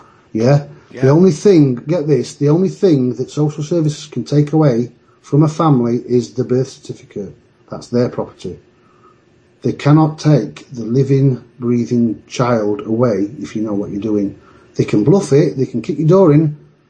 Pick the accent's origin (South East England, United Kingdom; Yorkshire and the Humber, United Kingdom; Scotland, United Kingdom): Yorkshire and the Humber, United Kingdom; Sheffield; I'm from Sheffield, so you have to talk slow.